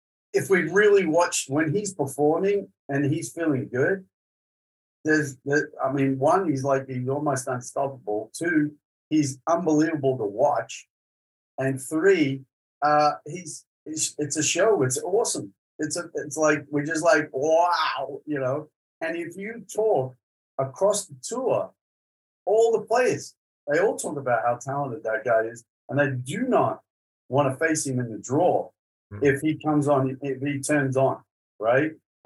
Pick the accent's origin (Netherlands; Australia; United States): Australia; As an Aussie, I'm absolutely certain that he gets the backhanders